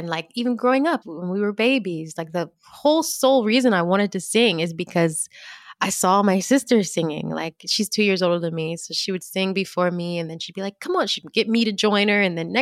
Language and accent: English; Georgia, United States; I think it was really just the way I was raised growing up in Georgia. You know, I have a lot of family in South Carolina. We're all Southern girls. I come from a really big family.